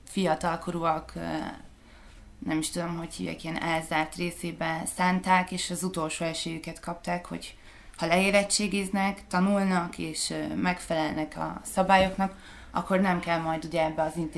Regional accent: Kiskunhalas, Bács-Kiskun, Hungary; born there; now in Budapest, Hungary; Kiskunhalason születtem, 94-ben, ez sokat fog segíteni, hogy el tudjatok képzelni. Budapesten élek 10 éve

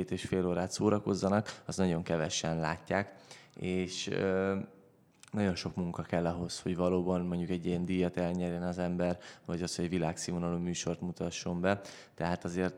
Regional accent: Budapest, Hungary; 7. generációs cirkusz családból származom, és tulajdonképpen Zuglóban nőttem fel, úgyhogy ide kötnek a szálak. Bölcsödébe, óvodába, iskolába és Zuglóba jártam, úgyhogy mondhatjuk, hogy törzsgyökeres zuglói vagyok.

